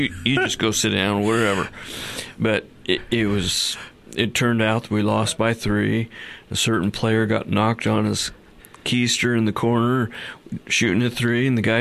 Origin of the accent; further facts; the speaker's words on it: Portland, Oregon, United States; born there; also born or lived in Hood River; I was born in Portland. But I lived for 33 years in Hood River.